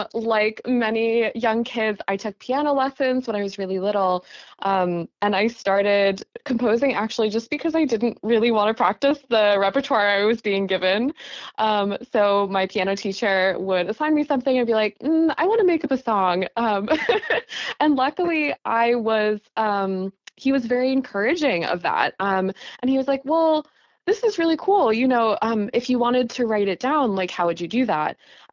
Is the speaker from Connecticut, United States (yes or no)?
yes; Connecticut, United States; now in Ann Arbor, United States; I grew up in Connecticut. I went to my undergrad at the Hart School in Connecticut.